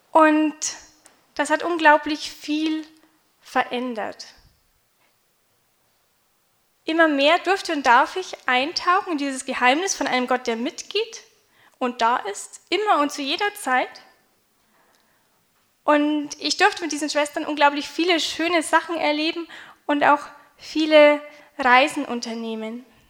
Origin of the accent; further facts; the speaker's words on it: Bavaria, Germany; ich komme aus der Nähe von München, bin 27 Jahre alt und von Beruf Kindergärtnerin. Ich bin normal auf dem Land, ländliche Städtchen aufgewachsen, habe gute christliche Erziehung genossen.